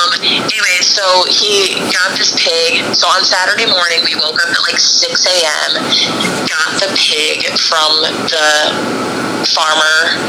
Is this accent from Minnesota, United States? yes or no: yes; Minneapolis, Minnesota, United States; I guess there's, like, so many differences just because I grew up in the Twin Cities. Like, so, I don't know. Le- leaving Minneapolis, I guess I'll compare it to the homesicknesses that I have now.